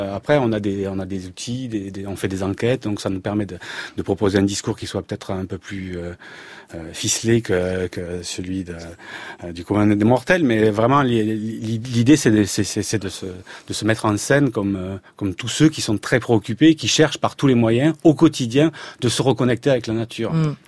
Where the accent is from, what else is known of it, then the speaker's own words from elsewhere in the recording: Occitanie, France; moved away as an adult; Moi, je viens du Gers, j'ai été élevé à la campagne aussi, je suis monté à Paris pour faire mes études, comme on dit